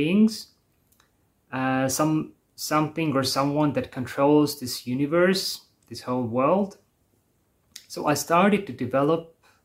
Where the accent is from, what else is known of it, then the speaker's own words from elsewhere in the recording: Vastselina, Võru County, Estonia; I come from a really small place in Estonia called Vastselina. And at the time, it had around maybe 1,000 residents.